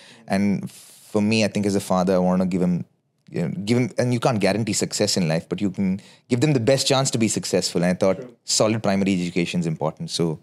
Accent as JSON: {"language": "English", "town": "Bangalore", "region": "Karnataka", "country": "India", "said": "When you're in India, you live with a certain mindset. I'm from Bangalore."}